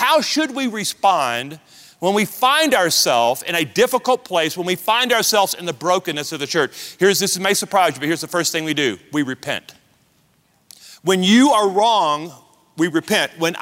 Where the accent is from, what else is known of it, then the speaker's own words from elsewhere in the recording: the South, United States; That speaks to my Southern background. You know, I'm from the South.